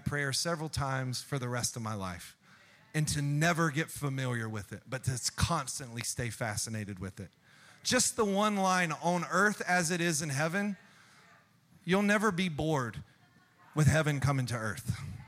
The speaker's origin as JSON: {"language": "English", "region": "the South", "country": "United States", "tie": "born or raised there", "said": "I grew up in the South, you know."}